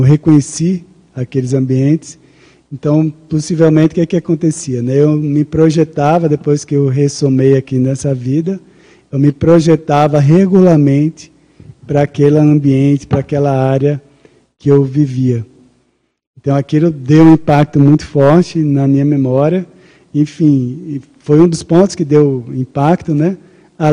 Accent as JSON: {"language": "Portuguese", "town": "Recife", "region": "Pernambuco", "country": "Brazil", "tie": "born or raised there", "said": "eu vivi quase que 30 anos, né, em Recife, na cidade de Recife, minha cidade natal. E aí eu cheguei em Berlim"}